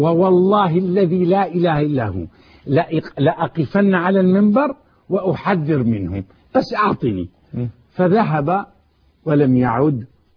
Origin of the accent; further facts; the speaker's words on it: Syria; وأنا شامي وابن شاميين وولدت في الشام